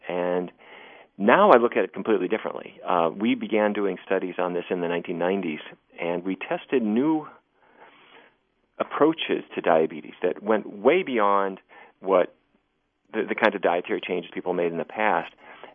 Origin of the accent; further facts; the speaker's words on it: Fargo, North Dakota, United States; I grew up in Fargo, North Dakota, and people think of it as cattle country, and that's kind of my background.